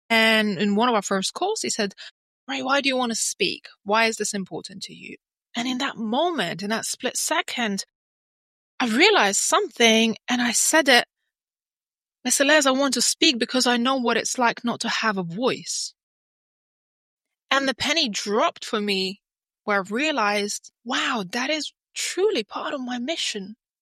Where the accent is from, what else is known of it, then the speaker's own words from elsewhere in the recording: Lithuania; English is a second language; moved away as an adult; also born or lived in United Kingdom; now in Spain; Yeah, well, originally I'm from Lithuania and I was born there and grew up there. And I've actually spent 22 years living in the UK and now I live in Spain.